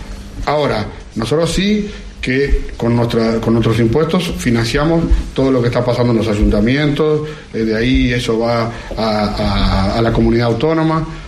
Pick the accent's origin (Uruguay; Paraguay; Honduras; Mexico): Uruguay; moved away; yo soy uruguayo, pero llevo 18 años viviendo aquí, pero he viajado bastante.